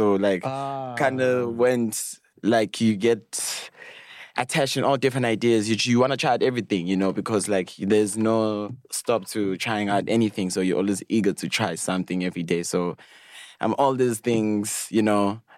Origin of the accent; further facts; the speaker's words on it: Johannesburg, Gauteng, South Africa; I grew up in Hillbrow, and the stories that you've heard, like, from your mom